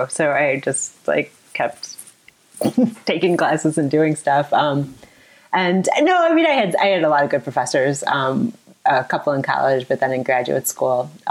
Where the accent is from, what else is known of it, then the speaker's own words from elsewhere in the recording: Chicago, Illinois, United States; I grew up in the Chicago area.